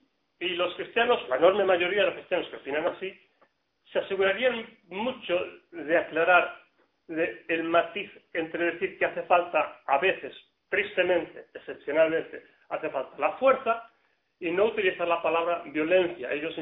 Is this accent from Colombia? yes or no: no; Argentina; born there; yo nací en Argentina, estuve aquí cuando la guerra de las Malvinas